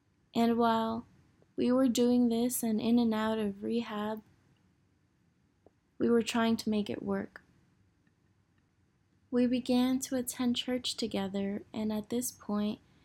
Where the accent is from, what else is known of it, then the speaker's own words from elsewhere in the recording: Florida, United States; born there; I was born in Florida to a single mom, and with her hard work, she put me through Catholic private school